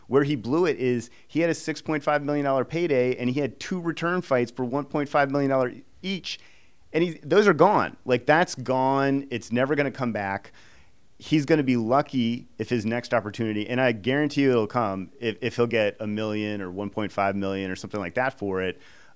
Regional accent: Pittsburgh, Pennsylvania, United States; born there; I was born in Pittsburgh, I'm a Steeler fan.

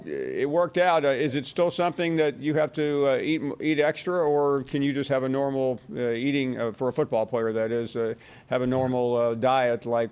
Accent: the South, United States; I'm from the South, and I've lived in Louisiana

